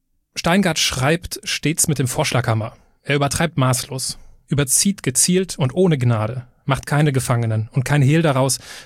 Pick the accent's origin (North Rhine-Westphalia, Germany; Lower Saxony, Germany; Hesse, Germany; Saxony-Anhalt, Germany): North Rhine-Westphalia, Germany; Düsseldorf; also born or lived in Cologne; Ich als Düsseldorfer, der aber auch schon in Köln gewohnt hat